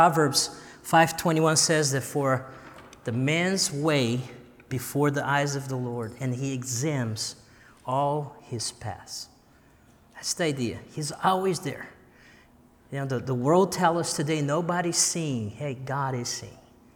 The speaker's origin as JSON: {"language": "English", "country": "Brazil", "lives_now": "Columbia, United States", "said": "I'm from Brazil."}